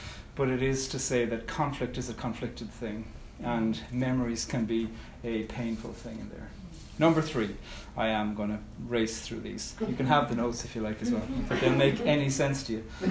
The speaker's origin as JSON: {"language": "English", "region": "Munster", "country": "Ireland", "said": "I'm from County Cork in Ireland"}